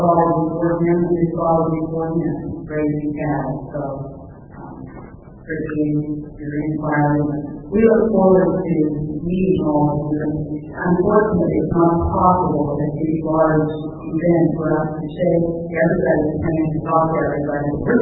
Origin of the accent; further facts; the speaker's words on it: Ohio, United States; But previous to that, I was from Ohio, and I have my father here to prove it